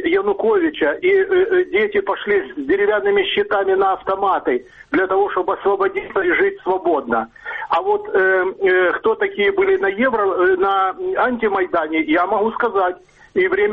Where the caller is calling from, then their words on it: Dnipro, Dnipropetrovsk Oblast, Ukraine; я же звоню из Днепра